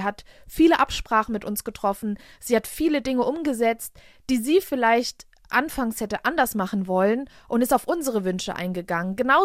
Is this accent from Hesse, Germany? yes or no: yes; Frankfurt, Hesse, Germany; hier in meiner Region, ich komme ja aus der Nähe, aus Frankfurt